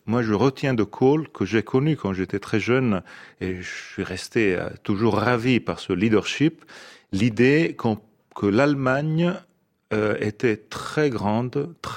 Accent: Italy; French is a second language; Je ne suis pas français, je suis italien.

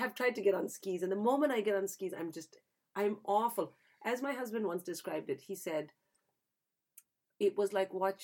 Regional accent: India; I mean, the listeners can't see my face, but I'm completely Indian. You know, we don't ski.

